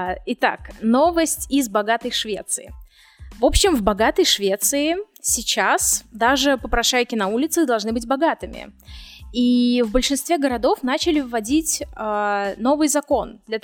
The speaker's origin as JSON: {"language": "Russian", "town": "Samara", "region": "Samara Oblast", "country": "Russia", "tie": "born or raised there", "said": "бакалавриат в России, в моем родном городе Самара."}